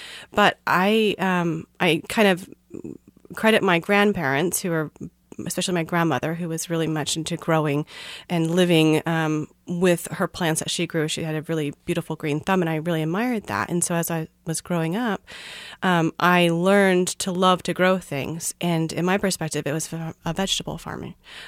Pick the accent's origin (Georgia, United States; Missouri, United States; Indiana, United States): Missouri, United States; born there; even though, you know, we're from the Midwest. I was born in Missouri and have experienced farming just around me all my life.